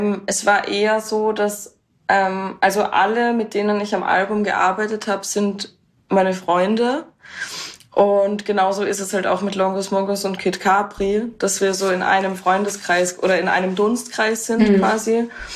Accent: Vienna, Austria; ich komme aus Wien.

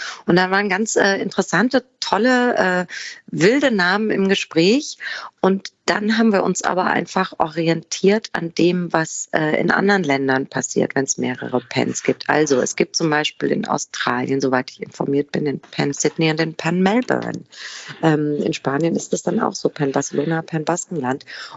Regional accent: Hamburg, Germany; ich als Hamburgerin

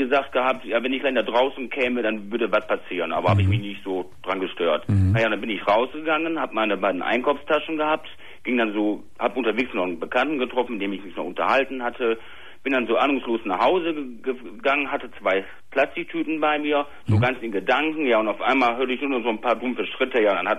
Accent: Essen, North Rhine-Westphalia, Germany; ich komme aus Essen, kann ich ruhig sagen

